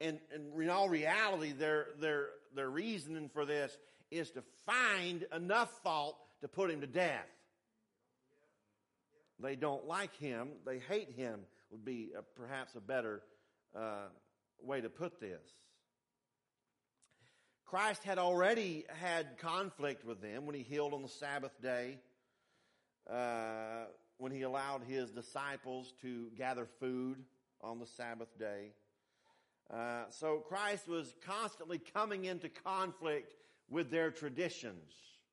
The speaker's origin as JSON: {"language": "English", "region": "North Carolina", "country": "United States", "tie": "born or raised there", "said": "when I lived in North Carolina, there was a church in my hometown that I knew preached some false doctrine"}